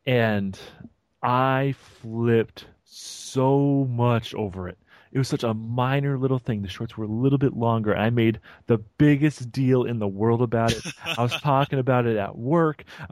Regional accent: Vermont, United States; I say I'm from Vermont. I don't think you guys really understand what Vermont is.

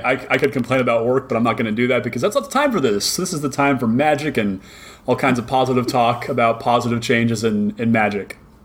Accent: Dallas, Texas, United States; my hometown, originally from Dallas, Texas

